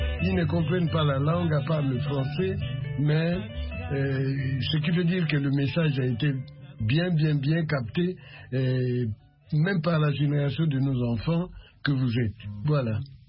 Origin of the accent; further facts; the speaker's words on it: Angola; also born or lived in Congo; moi, je suis angolais, je suis né au Congo.